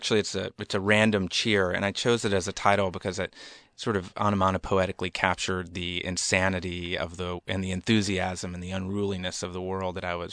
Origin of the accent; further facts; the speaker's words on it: Birmingham, Alabama, United States; Well, I grew up in Birmingham and went to college at Columbia, New York City